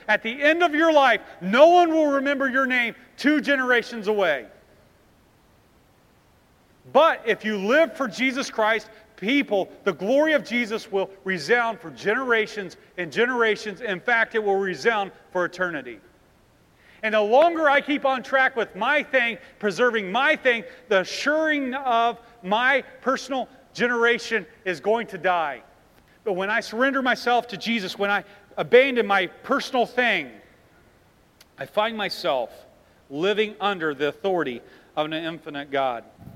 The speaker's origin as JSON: {"language": "English", "region": "Ohio", "country": "United States", "said": "I'm from Ohio, and we have what you call the Browns."}